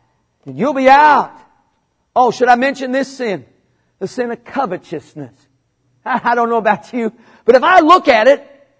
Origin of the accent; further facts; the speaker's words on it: Missouri, United States; I'm from Missouri. I love it when you say amen.